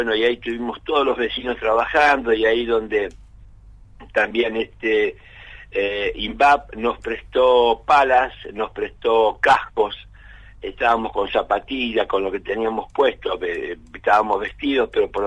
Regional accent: Bernal, Buenos Aires Province, Argentina; born there; A los 22 años, yo nací en Bernal, partido de Quilmes, y bueno, vine a trabajar al Chocón

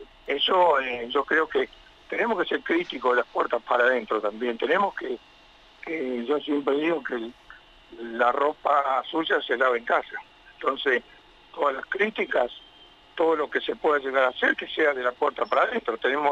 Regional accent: Neuquén, Argentina; somos neuquinos, nos eligió el pueblo de Neuquén

